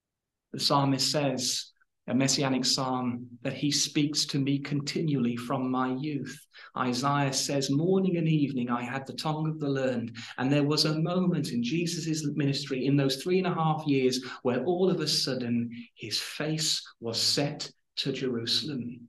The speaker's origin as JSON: {"language": "English", "country": "United Kingdom", "said": "the problem with being British, brothers and sisters, is that we're British, right? And quite often we struggle with emotion."}